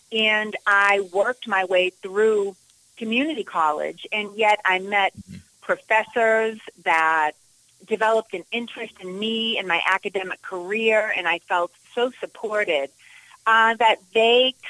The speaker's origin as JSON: {"language": "English", "town": "Boston", "region": "Massachusetts", "country": "United States", "tie": "born or raised there", "said": "also very close to home, as I'm a lifelong Bostonian, born and bred in Boston."}